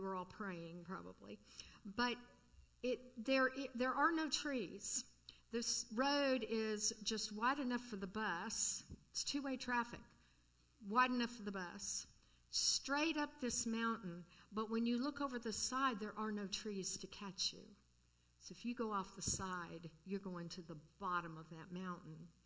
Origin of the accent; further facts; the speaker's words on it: California, United States; Well, I come from California, so I know a lot about desert.